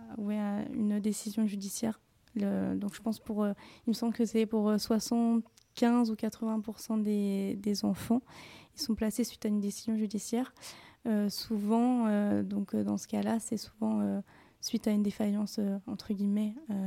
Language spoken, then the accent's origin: French; Bourgogne-Franche-Comté, France; Alors, moi, je viens de la Nièvre, donc un département, on va dire, très, très rural.